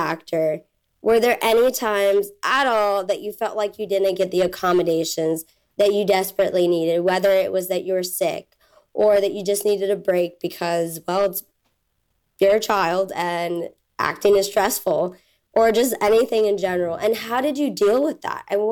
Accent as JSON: {"language": "English", "region": "Florida", "country": "United States", "said": "I am from Florida."}